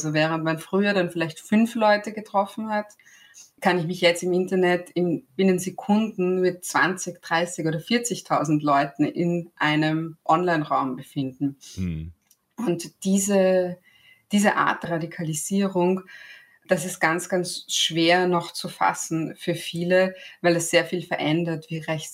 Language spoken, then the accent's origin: German; Vienna, Austria; ich bin aus Wien und ich freue mich, hier zu sein.